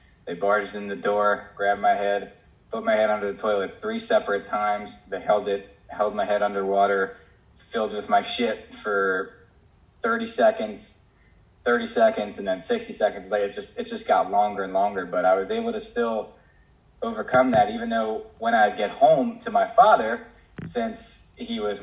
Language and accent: English; New Jersey, United States; because I was actually living in Jersey. I'm from New Jersey